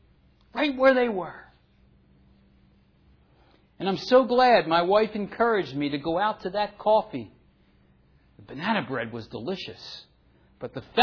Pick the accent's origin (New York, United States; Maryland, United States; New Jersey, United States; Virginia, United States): New Jersey, United States; accent: Jersey; I'm spelling that for you because I think that my Jersey accent is a little muddled at times.